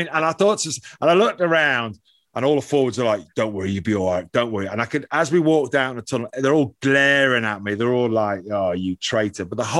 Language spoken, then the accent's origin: English; Dublin, Leinster, Ireland; born there; I was born in Dublin.